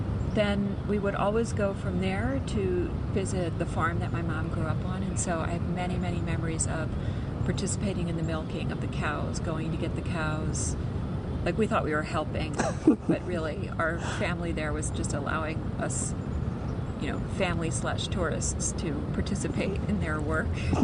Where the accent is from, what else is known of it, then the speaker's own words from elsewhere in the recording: United States; So for me, the immigrant experience was that experience of growing up here, living here, being American, but having all my extended family in another country and going back there to be close to them.